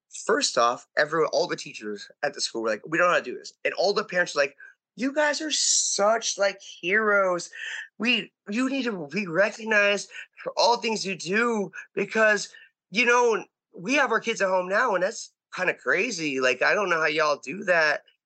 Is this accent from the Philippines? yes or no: yes; Philippines; Like, I'm Filipino, young, you know what I'm saying?